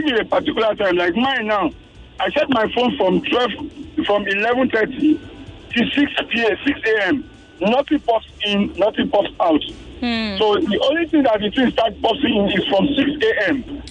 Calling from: Yaba, Lagos, Nigeria; calling from Yaba.

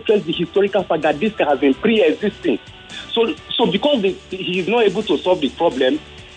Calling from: Amuwa, Kaduna State, Nigeria; I'm calling from Amuwa.

